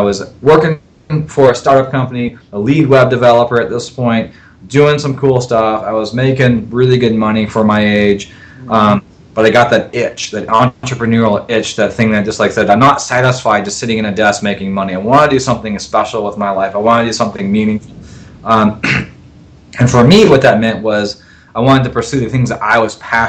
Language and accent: English; Seattle, Washington, United States; I'm from Seattle originally, born and raised, go Hawks.